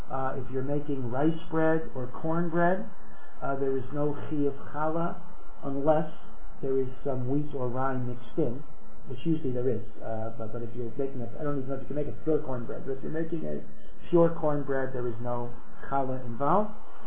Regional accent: United States; We Americans are very, very inflexible.

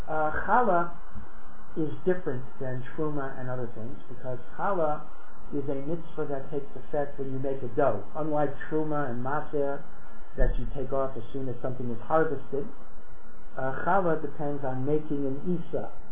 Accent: United States; We Americans are very, very inflexible.

